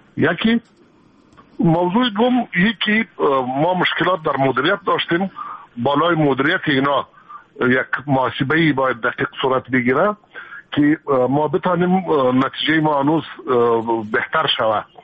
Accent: Afghanistan; اینا بفهمن که همه ما افغان هستیم، یعنی سرزمین از ماست

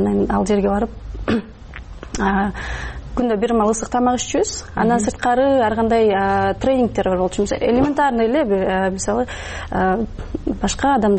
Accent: Osh Region, Kyrgyzstan; now in Bishkek, Kyrgyzstan; Ош облусунан бул жака жаңы эле көчүп келгенибизде

